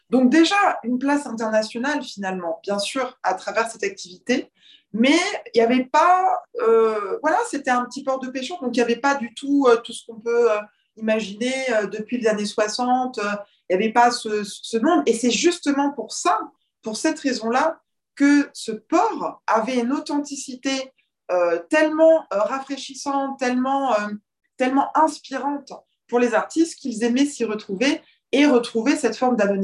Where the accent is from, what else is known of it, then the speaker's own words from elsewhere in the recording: Île-de-France, France; De cœur, je suis d'origine, je suis de la banlieue parisienne.